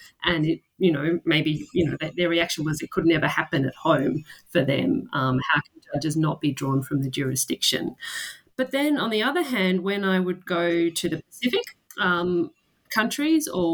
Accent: Australia; I'm from Australia.

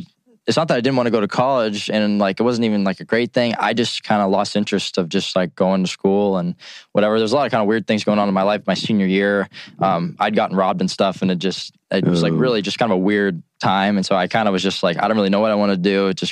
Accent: Cochranton, Pennsylvania, United States; I haven't been back to my hometown of Cochranton, Pennsylvania, which has a population that's pretty sure decreasing now of about 1,100 people.

